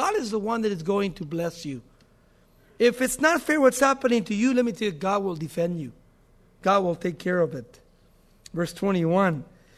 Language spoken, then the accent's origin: English; United States; And I think that as a Christian and as an American, I think that everybody should go if there is an urgency.